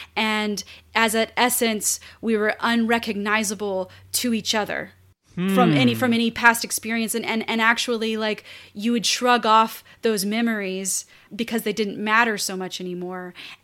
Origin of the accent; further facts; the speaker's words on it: New Orleans, Louisiana, United States; born there; also born or lived in Houston; Yes. Yes, I was born in New Orleans. And we moved from there to Houston when I was about 1.5 to live with my grandmother.